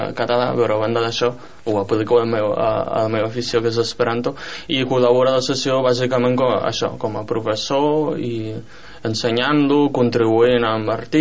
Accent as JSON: {"language": "Catalan", "region": "Catalonia", "country": "Spain", "said": "hem de recordar la reacció que tenim com a catalans, el que sentim com a catalans"}